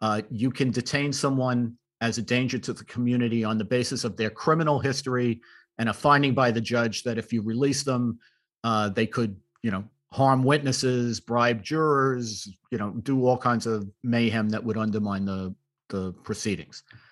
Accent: New York City, New York, United States; when I grew up in the Bronx in the 60s and 70s, it was a commonplace that you would have somewhere between 1,500 and 2,000 murders every year.

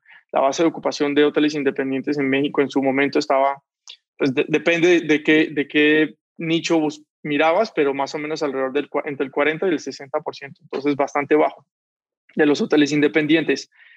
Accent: Cali, Valle del Cauca, Colombia; Soy de Cali, en Colombia.

